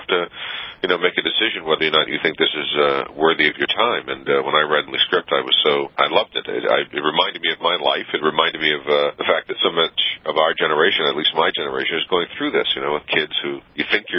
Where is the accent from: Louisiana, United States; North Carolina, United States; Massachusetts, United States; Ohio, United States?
Louisiana, United States; New Orleans; You know, I was a musician in New Orleans as a kid. And when you're born and raised in New Orleans, I think you have to play music.